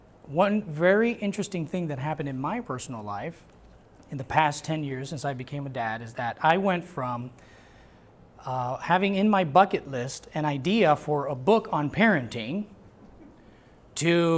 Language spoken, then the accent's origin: English; Puerto Rico; now in Dallas, United States; We are originally from Puerto Rico, came to Dallas because we went to Dallas Theological Seminary where I got my degree.